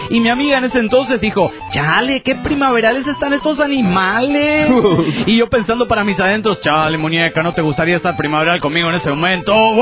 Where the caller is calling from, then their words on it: Mexico City, Mexico; del DF mexicano!